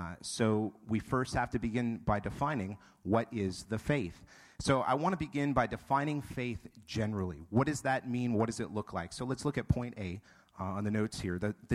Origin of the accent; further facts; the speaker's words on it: New Hampshire, United States; now in Texas, United States; Living in Texas, you know, it flows naturally from their lips, but I'm a native northerner. I was born and raised in New Hampshire, so y'all still for me is a hard word to get out.